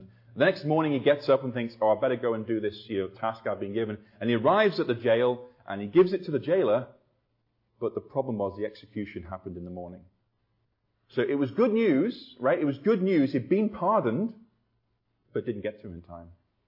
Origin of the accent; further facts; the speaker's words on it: Liverpool, North West England, United Kingdom; I come from Liverpool. I've had speech therapy, in case you're not sure about the accent.